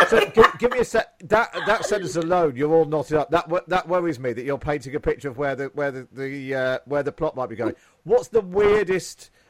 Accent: England, United Kingdom; To us English people

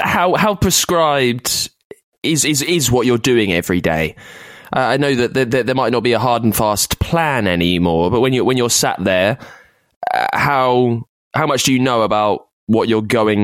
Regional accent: United Kingdom; I'm British

